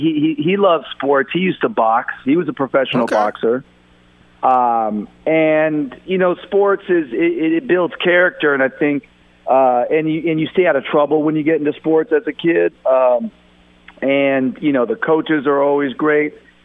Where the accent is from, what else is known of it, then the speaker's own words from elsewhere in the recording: Pacific Palisades, California, United States; I grew up in the Pacific Palisades for my age group.